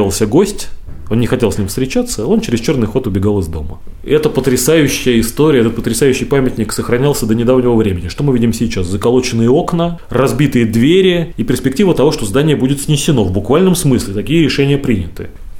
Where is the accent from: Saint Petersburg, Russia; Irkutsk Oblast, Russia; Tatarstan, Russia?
Saint Petersburg, Russia; А мы, петербуржцы, хозяева города.